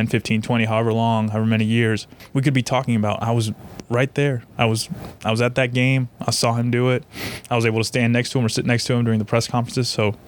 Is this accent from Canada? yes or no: no; Guaynabo, Puerto Rico; also born or lived in Atlanta; Early life was growing up in Guaynabo, Puerto Rico. My dad worked for IBM, so he would get transferred a lot. And we actually lived in Atlanta for a while, or they did, and then they moved back to Puerto Rico, and that's where I spent my early childhood, and then we moved back to Atlanta again.